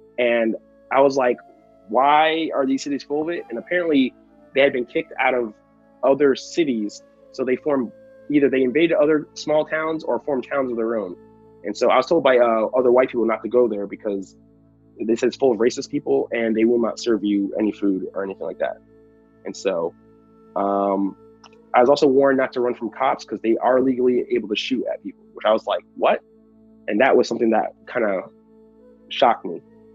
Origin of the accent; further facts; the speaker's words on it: Connecticut, United States; Growing up in Connecticut was kind of interesting. Like, I think I was one of the few Black people in the school.